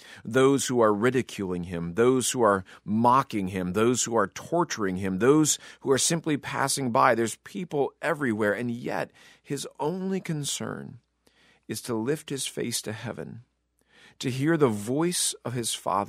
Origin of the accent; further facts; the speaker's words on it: Colorado, United States; Growing up in Colorado and spending weekends in the Rocky Mountains gave me plenty of opportunities to be alone